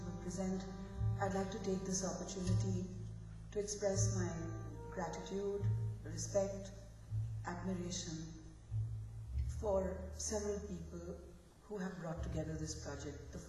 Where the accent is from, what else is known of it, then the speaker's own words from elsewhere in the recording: India; We've all listened to a lot of film music when we grew up in India.